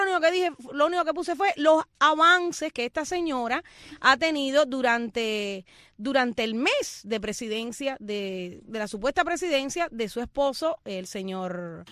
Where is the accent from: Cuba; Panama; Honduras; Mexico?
Cuba